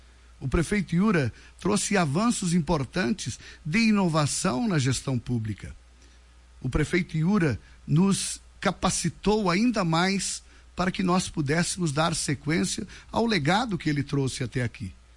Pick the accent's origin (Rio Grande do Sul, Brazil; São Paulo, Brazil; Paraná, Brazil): Rio Grande do Sul, Brazil; Tamancopega; born there; nasci aqui no Tamancopega, uma família de 11 irmãos.